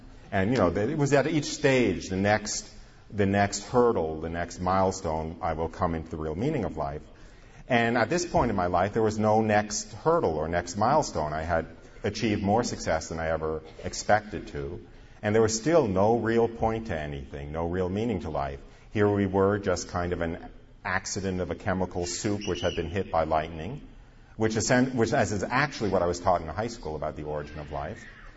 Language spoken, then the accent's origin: English; New York, United States; I grew up outside of New York. I was religiously Jewish.